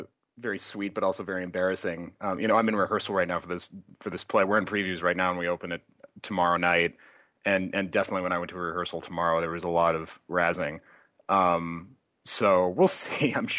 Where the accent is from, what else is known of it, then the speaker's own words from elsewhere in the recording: Moscow, Idaho, United States; I think Moscow is like a pretty wonderful place to grow up, because it's got that, like, because it's this small town in Idaho, but it's also got this really good university.